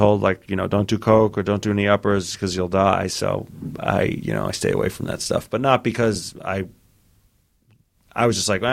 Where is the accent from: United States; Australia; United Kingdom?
United States; New York City, New York; I grew up in New York City.